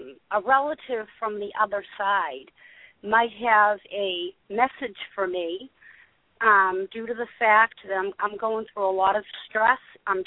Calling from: Massachusetts, United States; I'm calling from Massachusetts.

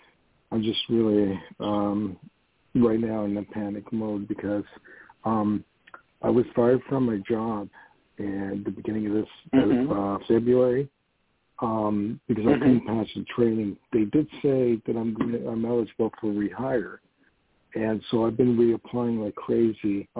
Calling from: New York, United States; from New York.

